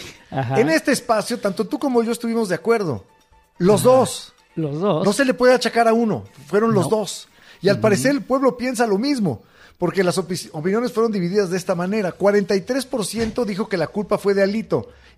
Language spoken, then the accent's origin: Spanish; Mexico; así somos los mexicanos